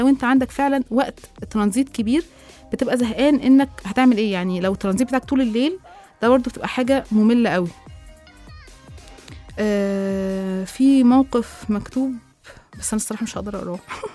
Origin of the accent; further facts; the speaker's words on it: Egypt; واحنا ايوه يعني احنا مصريين